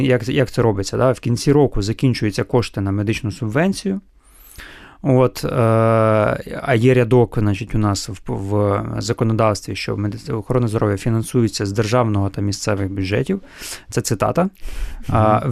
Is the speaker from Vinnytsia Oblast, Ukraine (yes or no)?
no; Zhytomyr, Zhytomyr Oblast, Ukraine; Я сам з Житомира, я розумію, це люди страшні.